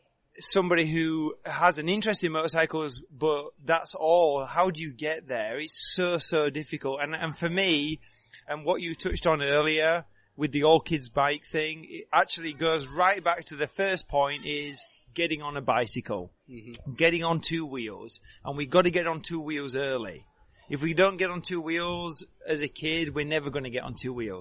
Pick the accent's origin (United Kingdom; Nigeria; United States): United Kingdom; England; growing up in England in kind of like late 70s, early 80s as being like a little kid